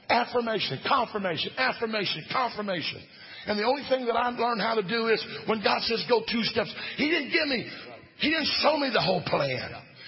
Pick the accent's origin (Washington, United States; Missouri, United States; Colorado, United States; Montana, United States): Missouri, United States; I'm from Southeast Missouri. And when you shake us like that, it's fighting stuff, right?